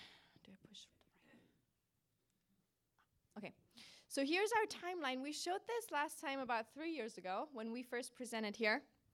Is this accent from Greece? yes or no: no; Germany; accent: German; English is a second language; moved away; And if you hear an accent in my voice and like, what is that? It's German. I'm from Germany. I grew up there, so you don't have to guess where I'm from.